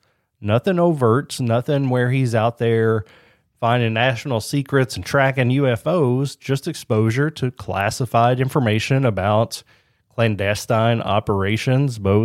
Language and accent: English; United States; As an American, that makes me feel a little uneasy knowing that they let people like that.